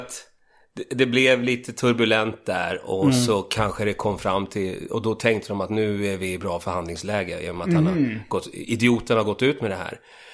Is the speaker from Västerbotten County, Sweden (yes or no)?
no; Hökarängen, Stockholm County, Sweden; Jag kommer ju från Hökarängen från början.